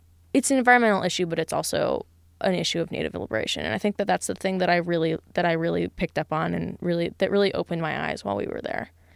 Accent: Alaska, United States; And growing up in Alaska and visiting Valdez, you still see the effects on the environment and the ecosystem decades later.

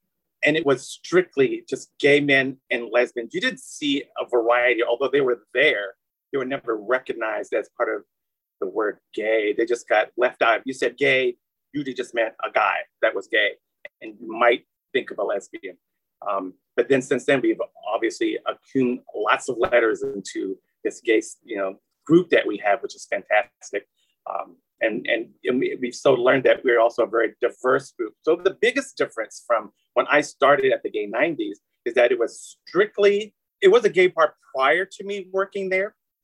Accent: Germany; moved away as an adult; now in New York City, United States; I was born and raised in Germany, but I was back in Europe, had gotten out of the military

